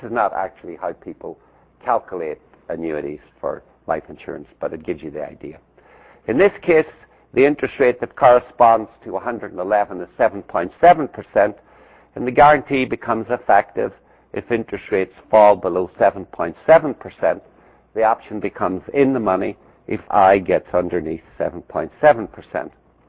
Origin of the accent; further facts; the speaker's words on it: Ireland; since I'm Irish, I can tell Irish jokes, and since I'm an actuary, I can criticize actuaries